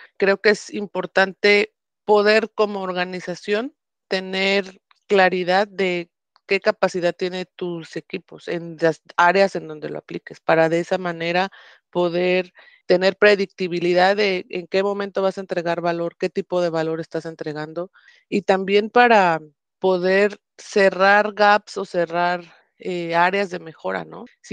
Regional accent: Oaxaca, Mexico; soy de México, del sur de México, se llama Oaxaca, el estado. Vivo en el norte con mi esposo

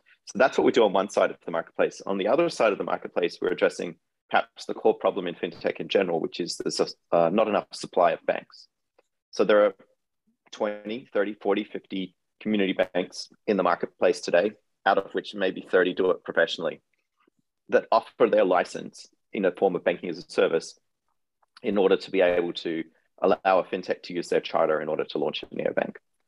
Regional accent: Australia; moved away as an adult; Theoretically, I'm from Australia, so I moved here when I was 20.

